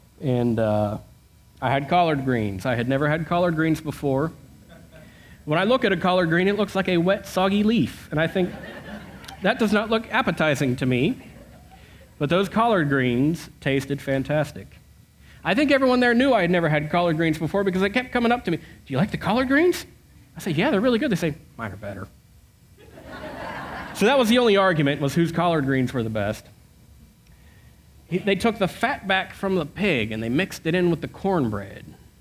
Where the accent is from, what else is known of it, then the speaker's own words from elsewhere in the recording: Northern United States, United States; Because in case you haven't figured out, I'm not from the South. I'm a Yankee.